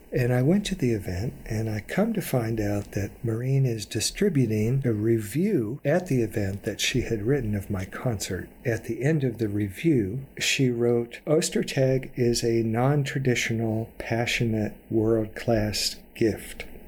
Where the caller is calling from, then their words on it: San Francisco, California, United States; I'm speaking from San Francisco, which, of course, is one of the wealthiest cities in the United States.